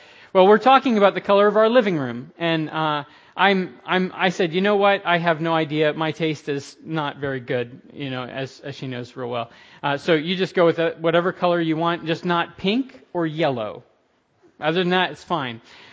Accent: Orlando, Florida, United States; I'm from Florida, I'm from Orlando, Florida

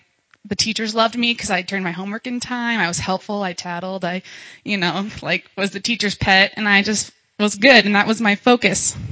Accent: Omaha, Nebraska, United States; I'm originally from Omaha, Nebraska. I was born into a family of Nebraska nice people.

